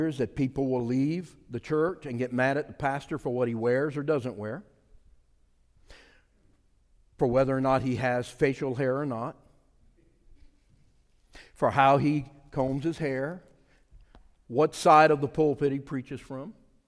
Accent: Louisiana, United States; I'm of French descent. I'm a Cajun.

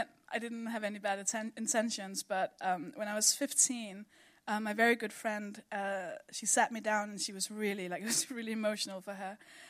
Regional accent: Denmark; accent: Danish; I'm from Denmark, by the way. That's the accent.

